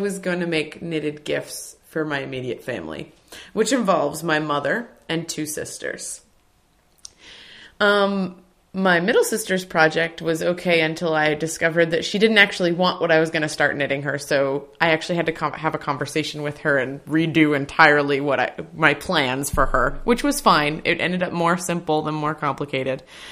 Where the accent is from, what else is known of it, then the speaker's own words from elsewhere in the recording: Nova Scotia, Canada; now in Boston, United States; I'm from Nova Scotia originally, but I've been in Boston for about 7.5 years now.